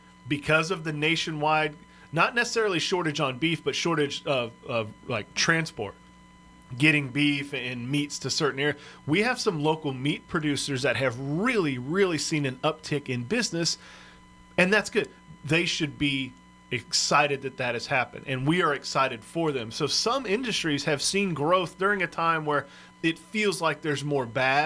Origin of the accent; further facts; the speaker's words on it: Texas, United States; So I'm from South Texas. And my hometown is in the middle of what is called the Eagle Ford Shale